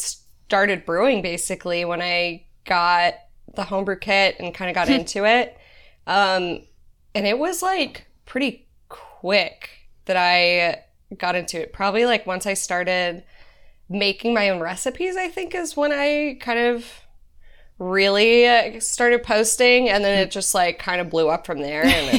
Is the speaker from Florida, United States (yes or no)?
yes; Tampa, Florida, United States; I actually only went there. I'm from Florida. So, like, we went to school in St. Augustine.